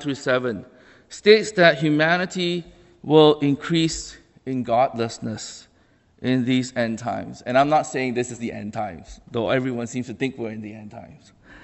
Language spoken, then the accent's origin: English; Kuala Lumpur, Federal Territory of Kuala Lumpur, Malaysia; English is a second language; moved away as an adult; now in Canada; So I was originally born and raised in Kuala Lumpur, Malaysia. I lived there till I was 18. And I came to Canada to attend Trinity Western University